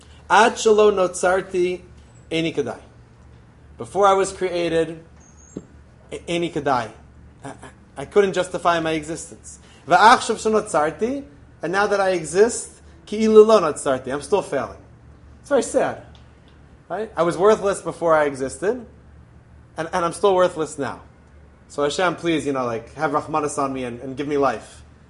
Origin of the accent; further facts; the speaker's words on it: Philadelphia, Pennsylvania, United States; born there; But I was born in Philadelphia in 1981, Lankenau Hospital. That's where I come from.